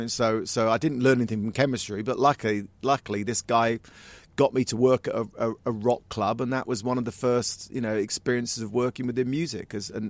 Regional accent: Aylesbury, South East England, United Kingdom; I come from Aylesbury, which was then, back in the 70s, was a market town.

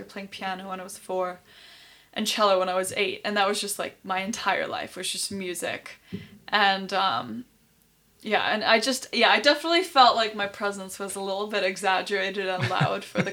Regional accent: Iceland; also born or lived in Washington, D.C., United States; So I grew up moving back and forth from Washington, D.C. to Iceland. Mm-hmm. I was born in Iceland, though, and spent, like, the bulk of my childhood here.

